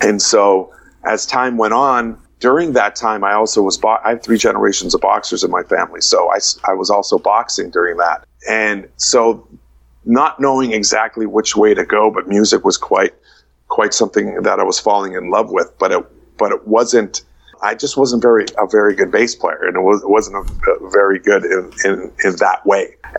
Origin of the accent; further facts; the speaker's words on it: Winnipeg, Manitoba, Canada; Because I was from Winnipeg, I made that decision to go to Vancouver.